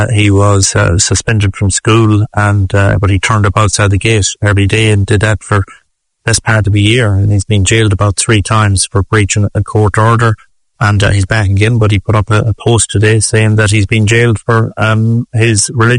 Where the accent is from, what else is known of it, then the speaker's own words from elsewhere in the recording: Glenamaddy, Connacht, Ireland; I'm sure he played in my hometown when we ran into school in Glenamaddy.